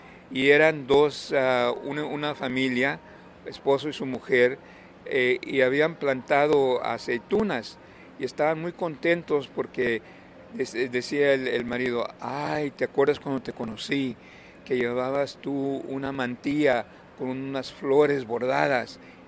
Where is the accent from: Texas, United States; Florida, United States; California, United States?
Texas, United States; San Antonio; cuando éramos niños en San Antonio, en la escuela, los maestros nos expulgaban.